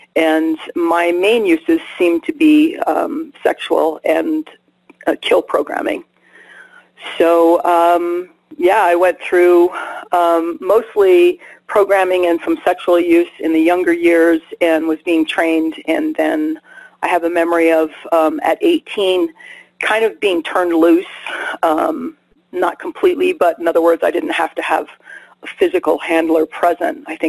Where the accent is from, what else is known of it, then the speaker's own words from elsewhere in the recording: Northeast, United States; born there; Well, I was born in 1962 in the Northeast of the United States